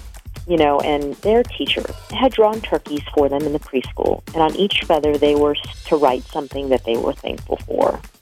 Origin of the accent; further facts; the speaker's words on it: Sun Prairie, Wisconsin, United States; I'm from Sun Prairie, and I need to pay more attention.